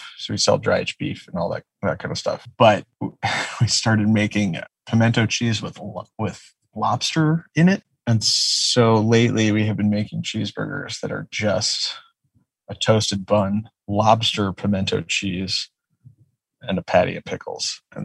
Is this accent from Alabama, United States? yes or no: no; Detroit, Michigan, United States; I grew up outside of Detroit, so we used to, White Castle was pretty great.